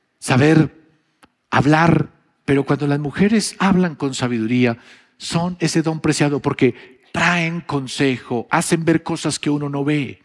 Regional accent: Bogotá, Bogotá Capital District, Colombia; Yo recuerdo aquí, de niño, aquí en Bogotá, nosotros vivíamos al sur y yo vivíamos en la misma casa que vivía mi abuela.

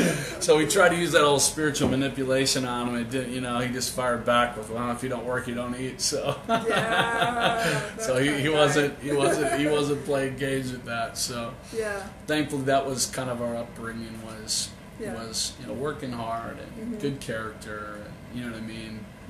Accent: Minnesota, United States; So so we grew up in Minnesota area and you know, kind of lived there

